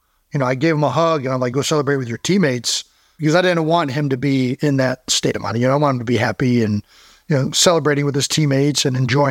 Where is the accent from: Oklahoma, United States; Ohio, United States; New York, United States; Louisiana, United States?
Ohio, United States; Cleveland Heights; So we're from Cleveland Heights. So we were looking for a way to draw on that.